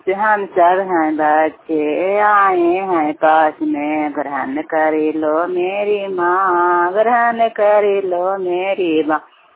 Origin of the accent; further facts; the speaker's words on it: Harnaut, Bihar, India; मैं नालंदा जिला के रहने वाले हूँ, हरनाथ प्रखंड चोराडी पंचायत